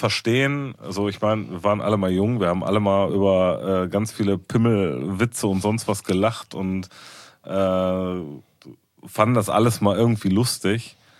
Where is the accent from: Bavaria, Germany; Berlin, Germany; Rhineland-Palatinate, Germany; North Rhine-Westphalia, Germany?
North Rhine-Westphalia, Germany; Ey, ganz ehrlich, wir sind aus dem Pott und ich finde halt so ein gewisses Assi-Sein auch gar nicht schlimm.